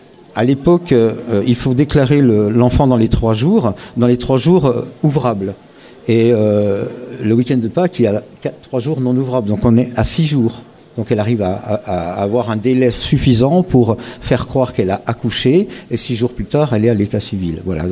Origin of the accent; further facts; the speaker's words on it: Dole, Bourgogne-Franche-Comté, France; je suis jurassien d'origine de la région de Dole. et j'habite depuis plus de 20 ans entre Dole et Lons-le-Saunier à Chaumergy en Bresse jurassienne.